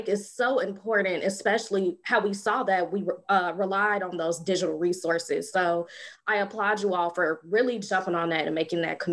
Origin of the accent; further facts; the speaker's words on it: Chicago, Illinois, United States; growing up, I grew up by a library, Carter G. Woodson. I'm from Chicago.